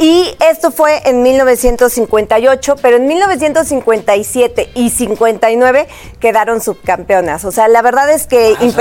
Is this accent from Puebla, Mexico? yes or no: yes; Puebla, Mexico; No, somos poblanas las dos.